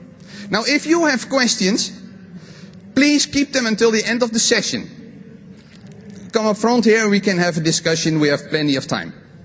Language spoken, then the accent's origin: English; Netherlands; English is a second language; I mean, I'm from Holland.